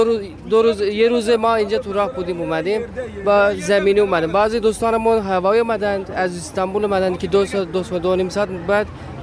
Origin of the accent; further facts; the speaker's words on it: Turkey; Persian is a second language; ما از ترکیه اومدیم